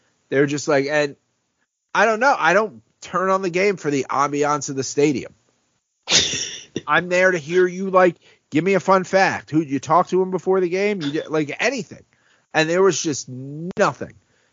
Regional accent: Bronx, New York, United States; growing up in the Bronx, like, there were just Dominican people who would just write, like, they just wrote on their car how many home runs he had.

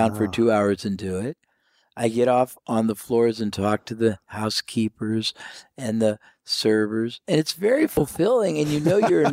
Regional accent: United States; I told him 2 things, that I was from the United States, and I was here on business.

